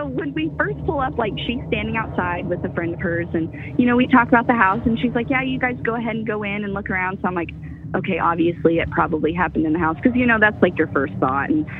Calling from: Midwest, United States; I'm from the Midwest.

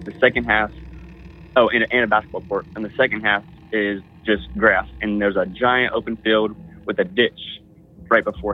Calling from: Houston, Texas, United States; relatively new listener of a few months, calling from Space City itself, Houston, Texas.

